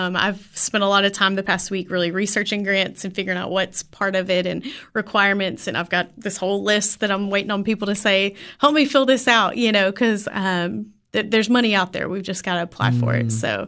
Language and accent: English; Clarksville, United States; I grew up in Clarksville, so we were there for the 4th.